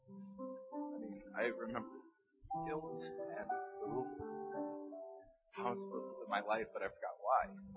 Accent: United States; I'm from America.

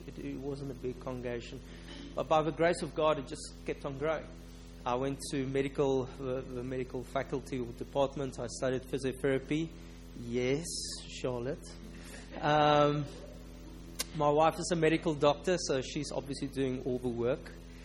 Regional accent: Cape Town, Western Cape, South Africa; accent: South African; Please do excuse my South African accent. I know it's not always that easy to understand. But I am from Cape Town, which is probably the most beautiful place on earth.

